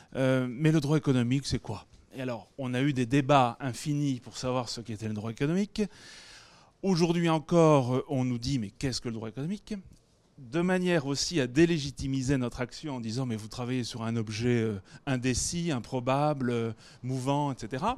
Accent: Nice, Provence-Alpes-Côte d'Azur, France; je suis niçois, je viens de l'école de Nice

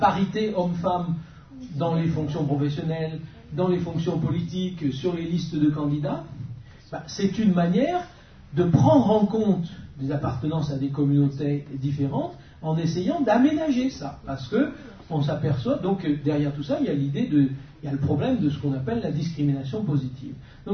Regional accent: Lyon, Auvergne-Rhône-Alpes, France; Moi je suis lyonnais

